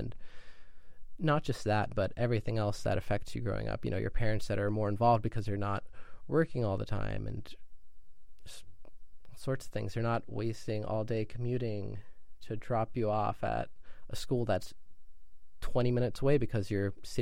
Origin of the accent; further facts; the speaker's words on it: East Palo Alto, California, United States; I grew up in East Palo Alto, you know, I went to elementary schools in East Palo Alto, and then I went to a high school in Atherton.